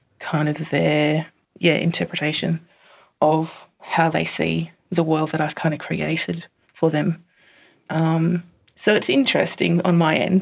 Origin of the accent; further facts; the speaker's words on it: Western Australia, Australia; I'm from Western Australia. My mum is from the Kimberley, so Jarul and Bunuba country, which is Horse Creek and Fitzroy Crossing, and my dad is from Mandurah, Pinjarra, so Binjarab area.